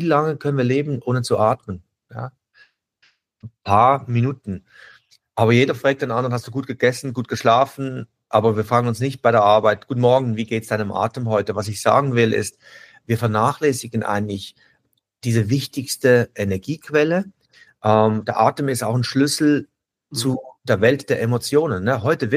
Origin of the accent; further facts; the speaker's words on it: Bottmingen, Basel-Landschaft, Switzerland; ich bin in Bottmingen, einem kleinen Dorf aufgewachsen in der Schweiz